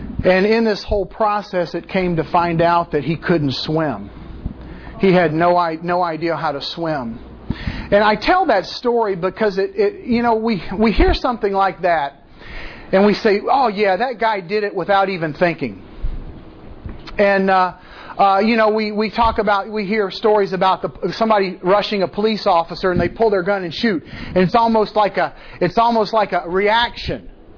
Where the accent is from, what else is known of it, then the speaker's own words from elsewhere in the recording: the South, United States; accent: Southern drawl; I'm from the South. If you don't have a Southern drawl, you are a barbarian. No. But it's that kind of thing. And I've lost mine, I hear.